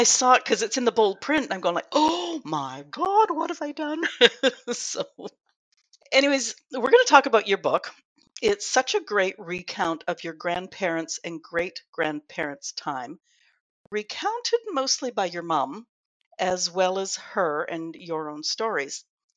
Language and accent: English; Pacific Northwest, United States; Growing up in the Pacific Northwest, logging camps, Air Force stations, stalwart mothers whose spirits seemed indomitable.